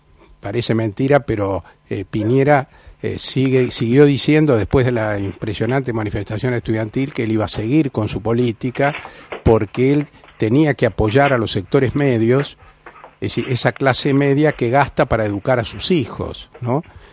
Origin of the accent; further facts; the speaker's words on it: Chile; en mi país hacía muchos años que no se veía lo que vi en las calles de Santiago